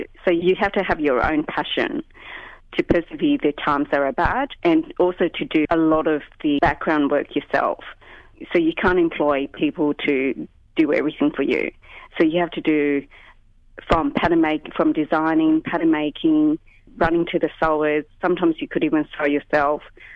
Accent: Sydney, New South Wales, Australia; I'm from Sydney.

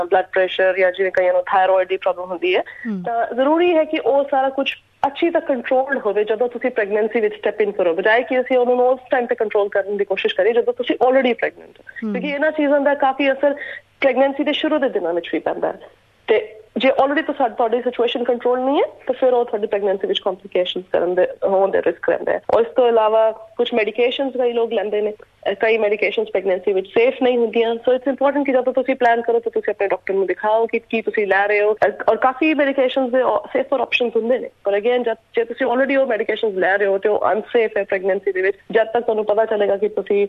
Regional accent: Punjab, India; moved away as an adult; now in Melbourne, Australia; ਮੈਂ ਪਿੱਛੇ ਤੋਂ ਇੰਡੀਆ ਤੋਂ ਹਾਂ, ਪੰਜਾਬੀ ਹਾਂ ਬੇਸਿਕਲੀ, ਪਰ 9 ਸਾਲ ਪਹਿਲੇ ਅਸੀਂ ਇੱਥੇ ਆ ਗਏ ਸੀ, ਹੁਣ ਤੱਕ ਇੱਥੇ ਹੀ ਹਾਂ। ਸੋ ਮੈਂ ਇੱਥੋਂ ਆਪਣੇ ਹਸਬੈਂਡ ਨਾਲ ਮੂਵ ਕੀਤੀ ਹੈ, ਪਿਛਲੇ 9 ਸਾਲ ਤੋਂ ਇੱਥੇ ਮੈਲਬਰਨ ਵਿੱਚ ਬੇਸਡ ਹਾਂ।

